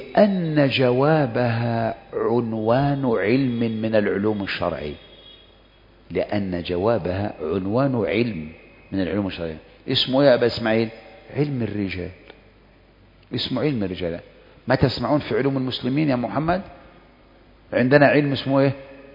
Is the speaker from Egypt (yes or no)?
yes; Egypt; احنا من اهل مصر وتعرف الفتن الكثيره في مصر الان